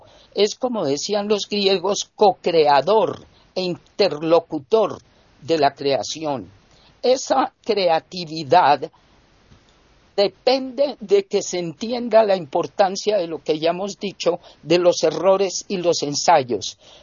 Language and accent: Spanish; Colombia; aquí en mi país, en Colombia